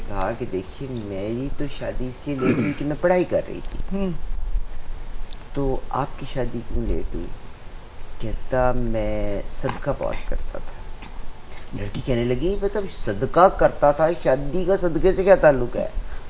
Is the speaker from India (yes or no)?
no; Pakistan; born or raised there